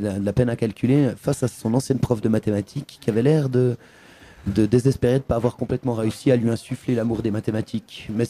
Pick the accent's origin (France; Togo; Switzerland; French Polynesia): Switzerland; Ouais, ça marche très bien, mais on est suisse, hein.